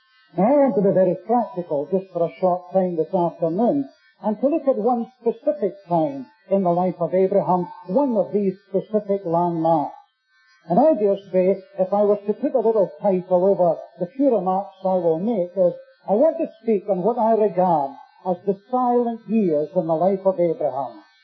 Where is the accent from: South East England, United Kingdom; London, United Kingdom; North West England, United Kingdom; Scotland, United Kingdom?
Scotland, United Kingdom; but I am a Scotsman, so make allowance for that.